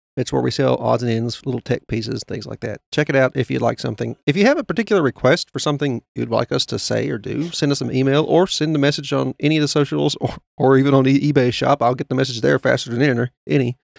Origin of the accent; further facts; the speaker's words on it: Virginia, United States; And I'm licensed to perform weddings in any state but Virginia, my home state.